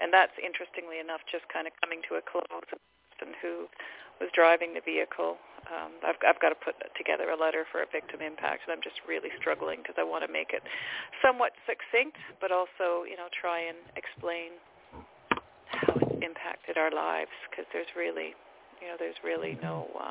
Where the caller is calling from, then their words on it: Abbotsford, British Columbia, Canada; I'm calling from Abbotsford in British Columbia.